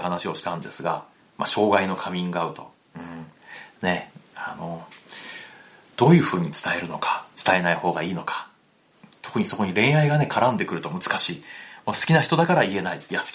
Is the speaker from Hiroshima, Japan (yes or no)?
yes; Hiroshima, Japan; 僕は広島の出身なので、広島のね、小学校とか中学校では、この時期、夏休みでもね、学校に集まって平和教育っていうのを受けるんですよ。